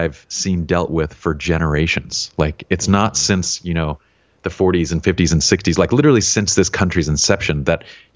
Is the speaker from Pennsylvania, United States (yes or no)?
no; Salt Lake City, Utah, United States; I grew up in Salt Lake City, which is in the 80s, it was one of the least diverse places you could possibly be.